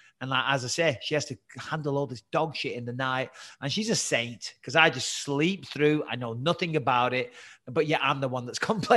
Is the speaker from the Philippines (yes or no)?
no; England, United Kingdom; because I'm English and I can't even vote anyway. So we're not getting into it because I have no say.